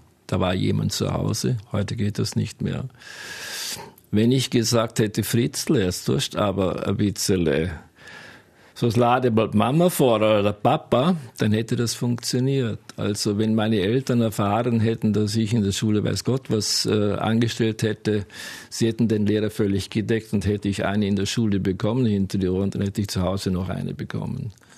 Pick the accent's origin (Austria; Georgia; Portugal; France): Austria; Giesingen, Vorarlberg; Ich bin ein waschechter Giesinger. Wohne in Giesingen. Bin allerdings, ja, ich war 8 Jahre musikalisch tätig in Giesingen. Bin dann 65 nach Rankweil gekommen.